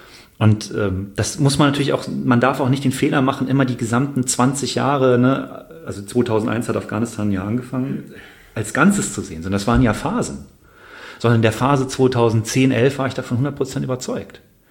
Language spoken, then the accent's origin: German; Bonn, North Rhine-Westphalia, Germany; ich komme aus Bonn